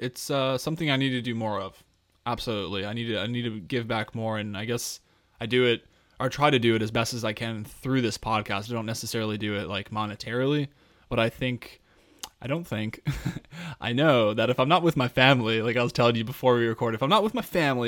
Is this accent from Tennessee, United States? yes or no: no; New Jersey, United States; born there; also born or lived in Colorado; now in Washington, United States; I was born in Jersey, moved to Colorado. Now here I am in Virginia, and I'm in DC